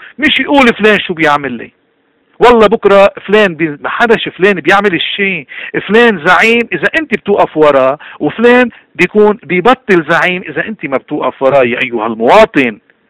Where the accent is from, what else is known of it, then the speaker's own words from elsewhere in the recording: Lebanon; now in Canada; نحن لبنانيين نقول انه نحن انجليز انا كندي لبناني